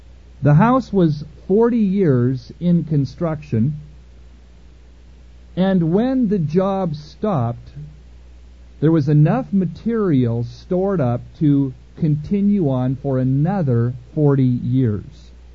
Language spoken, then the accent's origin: English; San Jose, California, United States; One of the most unusual homes ever constructed is in my hometown, San Jose, California.